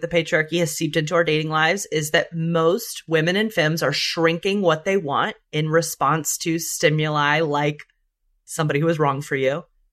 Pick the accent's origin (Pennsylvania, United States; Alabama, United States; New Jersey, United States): Alabama, United States; Birmingham; the way that I was raised in Birmingham, Alabama